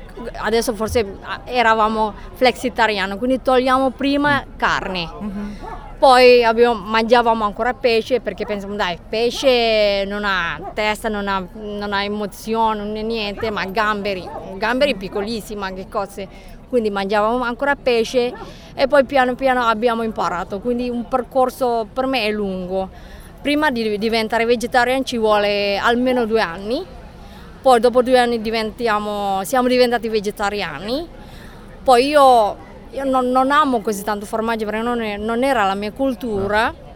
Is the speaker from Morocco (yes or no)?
no; Central Java, Indonesia; Italian is a second language; indonesiana e sono un giavanese, quindi una terra in qualche modo povera, di Jogja, Central Java